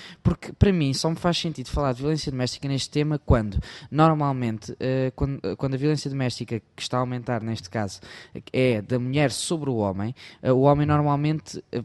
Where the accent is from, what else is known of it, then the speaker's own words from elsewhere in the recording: Setúbal, Portugal; Vamos fingir que eu não sou de Setúbal